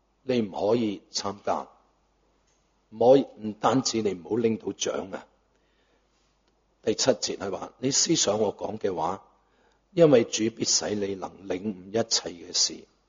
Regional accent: Guangdong, China; 我们广东人俗语说

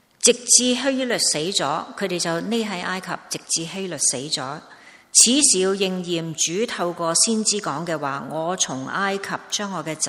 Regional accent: Hong Kong; born there; 我们说我们是中国人，我是福建人，我不是广东人，我是福建人。我的父亲，我的爷爷，我的太爷，他们是那个地方的人，叫福建人，但我生在香港。

